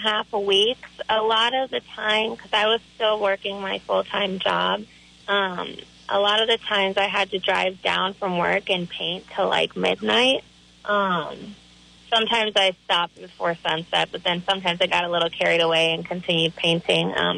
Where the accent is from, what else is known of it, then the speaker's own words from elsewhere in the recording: Wymore, Nebraska, United States; I am originally from Wymore, Nebraska. I graduated 2015 from there